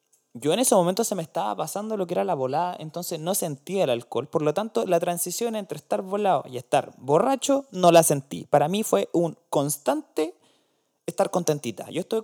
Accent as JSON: {"language": "Spanish", "town": "Chillán", "region": "Ñuble", "country": "Chile", "said": "Nosotros somos de Chillán y lo que es el sur. Bueno, no tan al sur, claramente."}